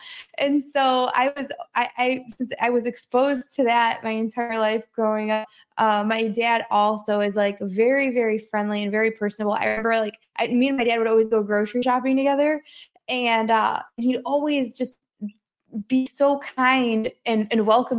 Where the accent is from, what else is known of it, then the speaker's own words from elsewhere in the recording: Detroit, Michigan, United States; I grew up just outside of Detroit.